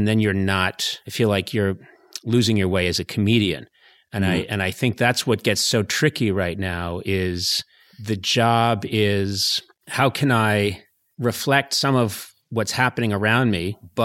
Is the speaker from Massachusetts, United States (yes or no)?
yes; Boston, Massachusetts, United States; And I grew up in Boston.